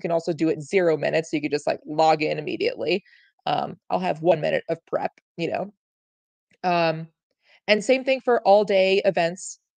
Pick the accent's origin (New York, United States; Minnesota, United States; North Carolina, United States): New York, United States; now in Arizona, United States; I feel like originally I'm from New York, so maybe this is why I feel this way, but I feel like everything revolves around East Coast time always.